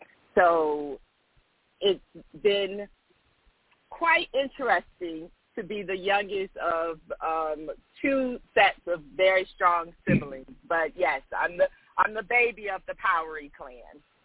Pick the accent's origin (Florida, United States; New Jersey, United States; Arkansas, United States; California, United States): Florida, United States; Riviera Beach; You know, like I said, I'm really from Riviera Beach. So there was the north side, there was the south side. So we grew up and was primarily raised off right there off of 2nd Street.